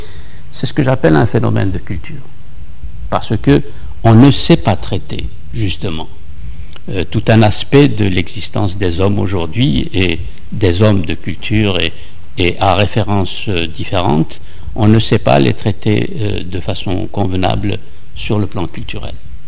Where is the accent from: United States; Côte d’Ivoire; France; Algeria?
Algeria; moved away; j'ai grandi dans l'Algérie coloniale et que j'ai l'expérience depuis mon adolescence au collège et au lycée en Algérie même de l'exclusion.